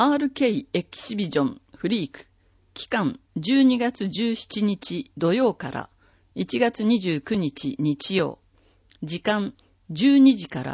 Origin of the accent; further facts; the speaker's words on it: Sanwa, Ibaraki, Japan; 三和町で生まれ育った私は、小中学校時代を地元で過ごし、